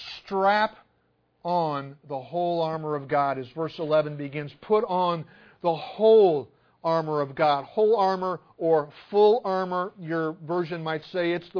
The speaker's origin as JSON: {"language": "English", "region": "Illinois", "country": "United States", "tie": "born or raised there", "lives_now": "Canton, United States", "said": "We don't see many trains around Canton, but when I grew up outside of Chicago, they were frequent occurrences."}